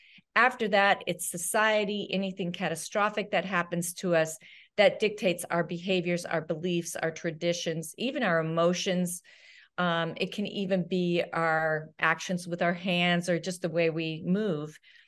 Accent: Wyoming, United States; I grew up out in Wyoming, and I'd walk out to the field and just hold my hands out and the horses would come.

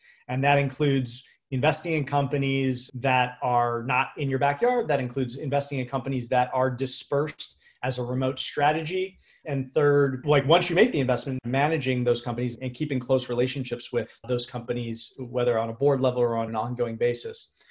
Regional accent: New York/Connecticut area, United States; I'm originally from the New York and Connecticut area.

